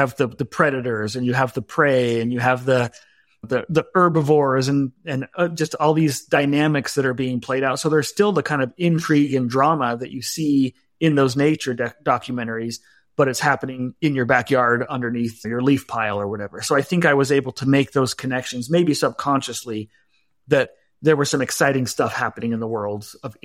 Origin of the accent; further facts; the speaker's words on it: Provo, Utah, United States; So I grew up mostly in Utah, Provo, Orem, Utah. So south of Salt Lake City in the suburbs.